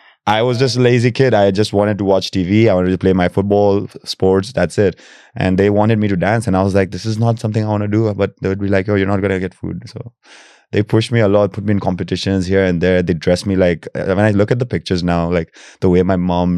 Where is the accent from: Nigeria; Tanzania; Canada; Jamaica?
Tanzania; Well, I come from Tanzania, so that's a big, big part of my identity. You know, born and raised there.